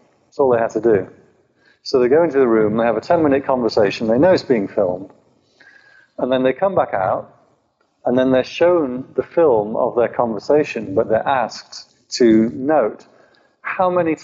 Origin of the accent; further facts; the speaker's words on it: England, United Kingdom; I think I'll go and have a cup of tea now, because I'm English, you know.